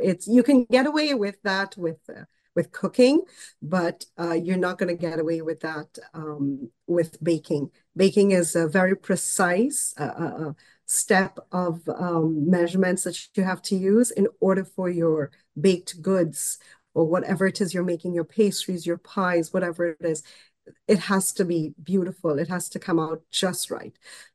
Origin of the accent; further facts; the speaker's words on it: Trinidad & Tobago; I was brought up in the Caribbean, the beautiful twin islands of Trinidad and Tobago.